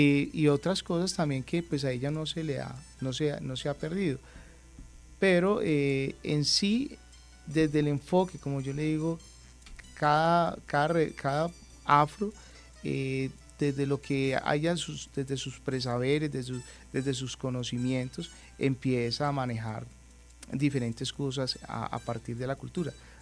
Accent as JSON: {"language": "Spanish", "town": "Calarcá", "region": "Quindío", "country": "Colombia", "tie": "born or raised there", "also_born_or_lived": "Cali", "said": "yo nací en Cali, pero me crié aquí en el departamento. Yo hice primaria en Calarcá, hice la secundaria y pues terminé la carrera acá en la universidad."}